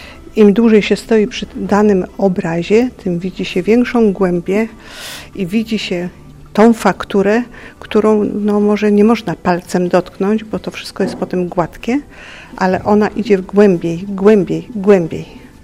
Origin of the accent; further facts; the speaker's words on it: Gdynia, Pomeranian Voivodeship, Poland; Ja jestem z Gdyni, stąd. I tą Gdynię czuję całą sobą i dlatego ją maluję.